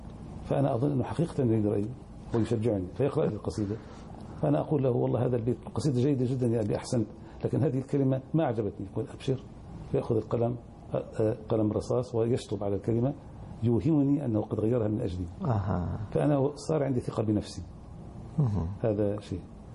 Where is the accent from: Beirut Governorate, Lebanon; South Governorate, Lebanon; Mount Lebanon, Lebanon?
Mount Lebanon, Lebanon; Qornayel; born there; أنا ولدت في قرية قرنايل، في مصيف قرنايل في لبنان